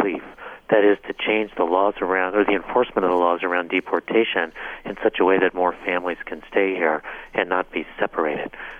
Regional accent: United States; born there; I'm Cuban by origin. My dad was born in Cuba. I was born in the United States.

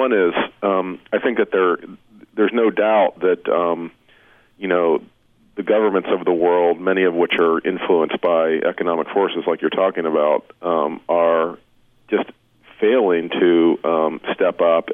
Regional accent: United States; You know, as an American, I've never really seen anything like this.

